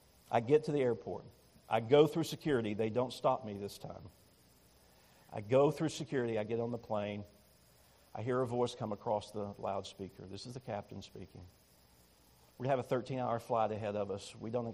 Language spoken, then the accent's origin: English; Tennessee, United States; You see, I'm from East Tennessee. I love Tennessee.